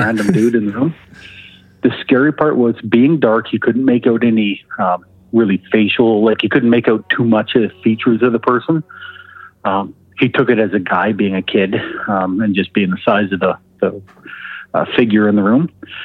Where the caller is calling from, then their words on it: Alberta, Canada; calling from Alberta.